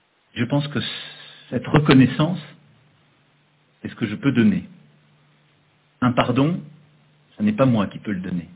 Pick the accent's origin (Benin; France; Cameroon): France; nous nous devons à nous-mêmes en tant que Français de reconnaître les faits